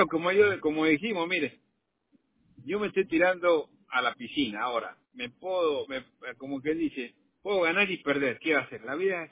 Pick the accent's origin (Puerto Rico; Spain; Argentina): Argentina; No, yo soy de Argentina.